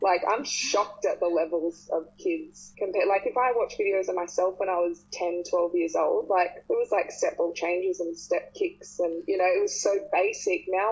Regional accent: Byron Bay, New South Wales, Australia; I grew up in Byron Bay

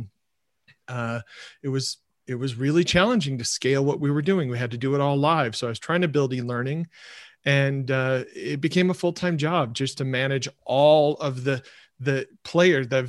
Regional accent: Michigan, United States; When you grow up in rural Michigan, in my hometown, you either work at the prison, you're a teacher, or you work at the power company like my dad did.

